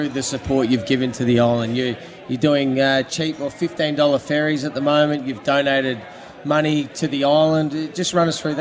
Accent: South Australia, Australia; I'm from York Peninsula

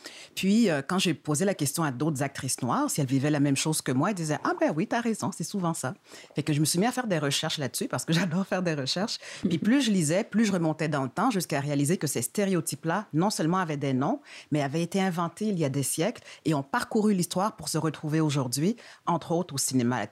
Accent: Montreal, Quebec, Canada; moi, quand j'étais adolescente, les modèles de femmes noires, il n'y avait pas tant que ça, étant donné que je suis née puis j'ai grandi à Montréal.

